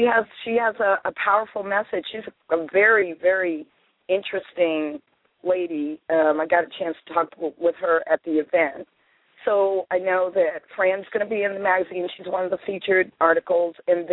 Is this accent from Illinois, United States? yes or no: no; Massachusetts, United States; Because I grew up in Massachusetts, I recognized the accent immediately.